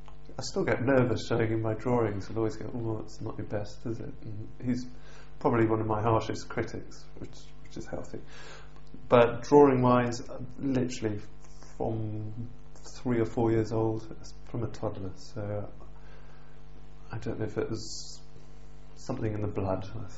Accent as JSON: {"language": "English", "town": "Bookham", "region": "South East England", "country": "United Kingdom", "tie": "born or raised there", "said": "I was born in Epsom Hospital and brought up in a small, I suppose, on the edge of the suburbs in a small village called Bookham, which sort of backed onto trees and woodland. So it was an ideal spot to grow up. In Surrey, obviously."}